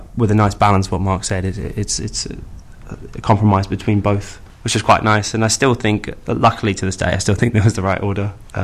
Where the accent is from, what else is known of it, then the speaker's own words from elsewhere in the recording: South Africa; I grew up in South Africa.